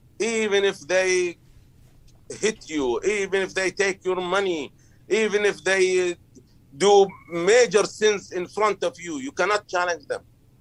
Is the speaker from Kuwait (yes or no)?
yes; Kuwait; now in Istanbul, Turkey; I'm from Kuwait